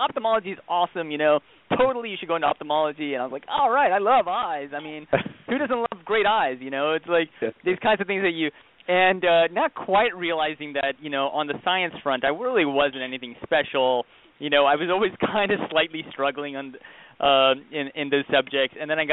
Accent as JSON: {"language": "English", "region": "Texas", "country": "United States", "tie": "born or raised there", "also_born_or_lived": "India", "said": "I grew up mostly in Texas, but with a couple stints back and forth to India as well."}